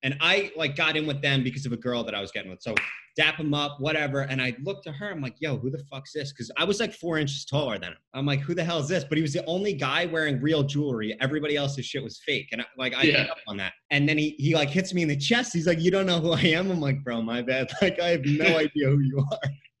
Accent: Long Island, New York, United States; So the town that I grew up in on Long Island, like it's like golden handcuffs.

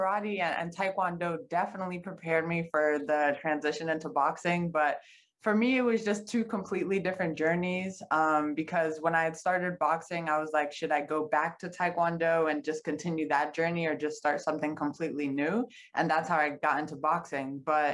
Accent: Bronx, New York, United States; but I'm originally from the Bronx.

